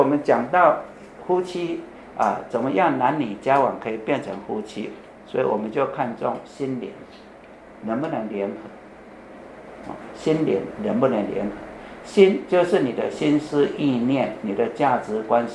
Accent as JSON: {"language": "Chinese", "country": "China", "said": "我们基督徒，特别我们中国人比较麻烦，我们抓孩子抓太紧。"}